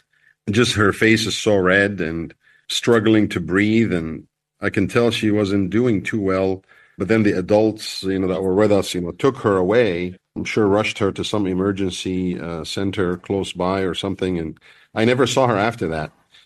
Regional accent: Saudi Arabia; When I was growing up in Saudi Arabia, you know, in the 80s

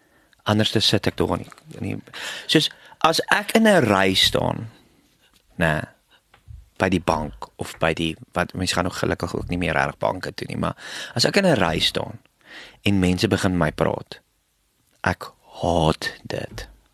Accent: Bethal, Mpumalanga, South Africa; ek is gebore in Bethal, in 1988, en toe op 'n plaas gebly daar, en toe baie rondgetrek

